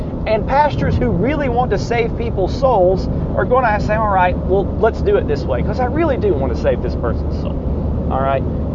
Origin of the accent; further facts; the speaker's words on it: Chattanooga, Tennessee, United States; I'm from Chattanooga. I grew up at Woodland Park Baptist Church. If I was in Chattanooga visiting, I would suggest that somebody go to Woodland Park.